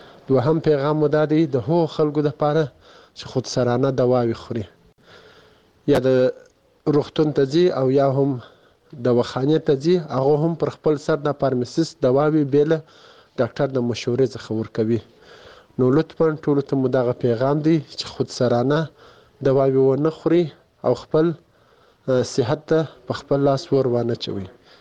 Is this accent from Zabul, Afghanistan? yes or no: no; Kandahar, Afghanistan; د کندهار ولایت د سور لسمینا یڅخه تاسو ته پیغام ژدم. زه دلته په کندهار کې په یو شخصي روغتون کې د فارمسیست په حیث دنده اجرا کوم.